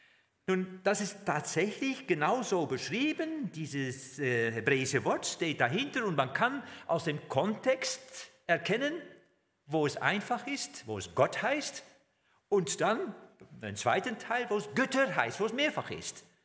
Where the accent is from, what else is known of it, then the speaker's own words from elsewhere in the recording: Netherlands; German is a second language; now in Germany; zum ersten Mal habe ich erkannt, wie ich als Holländer anders denke.